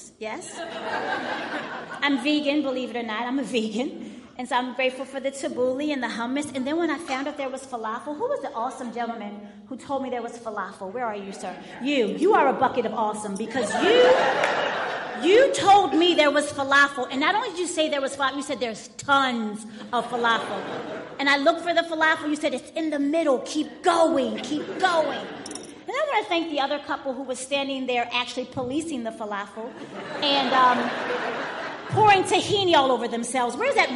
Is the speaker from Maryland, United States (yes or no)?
yes; Baltimore, Maryland, United States; born there; I was born in 1969, and I was born in Park Heights.